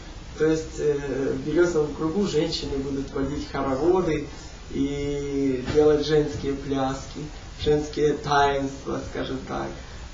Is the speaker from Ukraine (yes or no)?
yes; Ukraine; Мы с Украины. У нас есть поместье.